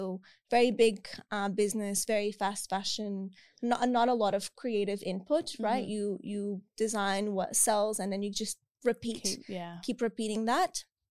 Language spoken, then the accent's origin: English; Portugal; moved away as an adult; also born or lived in United States; now in Australia; So I'm obviously from Portugal. Before Australia, I lived in the US. I was there for 7 months